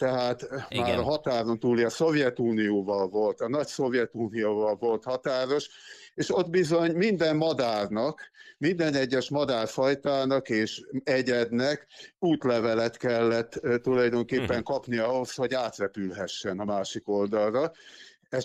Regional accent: Gyöngyös, Heves, Hungary; Én gyöngyösi származású vagyok, mátrai. Ennek ellenére választott szülőhazám Szabolcs-Szatmár Bereg megye

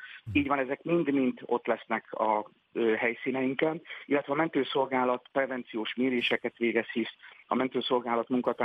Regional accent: Hungary; Magyarok vagyunk

